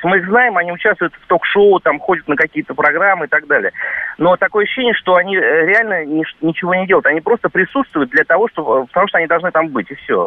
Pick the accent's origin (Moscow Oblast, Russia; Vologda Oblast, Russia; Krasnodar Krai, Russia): Moscow Oblast, Russia; я из Подмосковья.